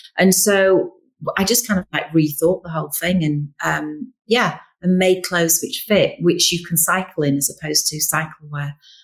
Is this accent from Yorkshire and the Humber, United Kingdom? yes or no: yes; Yorkshire and the Humber, United Kingdom; originally because we're from Yorkshire.